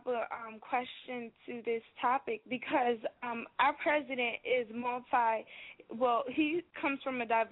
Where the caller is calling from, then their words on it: New Jersey, United States; Hi, I'm calling from the South Jersey region.